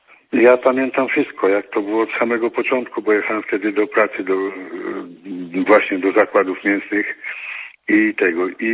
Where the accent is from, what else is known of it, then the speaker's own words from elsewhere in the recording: Radom, Masovian Voivodeship, Poland; Ja jestem radomianinem od urodzenia, mam 60 lat, 61 dokładnie